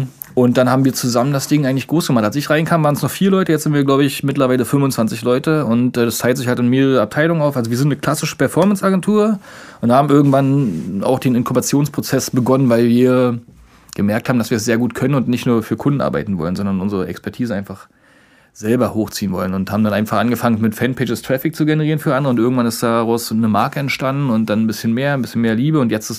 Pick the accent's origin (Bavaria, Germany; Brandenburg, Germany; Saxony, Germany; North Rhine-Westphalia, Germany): Brandenburg, Germany; Strausberg; Also, ich bin ursprünglich aus Strausberg, Brandenburgs Hauptstadt